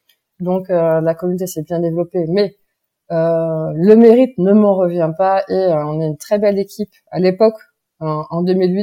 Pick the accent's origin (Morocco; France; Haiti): France; Provence-Alpes-Côte d'Azur; now in Belgium; Précise que je suis née en France, mais que je parle là de la Belgique. Mais je suis originaire de la Côte d'Azur en France.